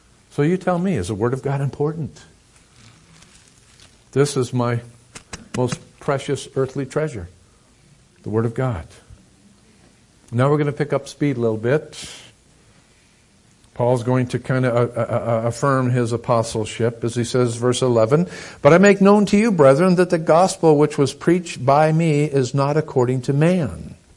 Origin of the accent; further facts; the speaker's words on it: New England, United States; I'm from New England. Don't hold that against me. Can any good thing come out of New England?